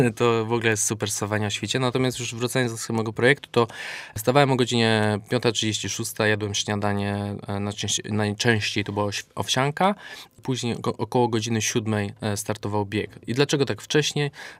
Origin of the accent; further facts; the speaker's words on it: Kraków, Lesser Poland, Poland; Jestem z Krakowa też, jestem dumnym krakowianinem.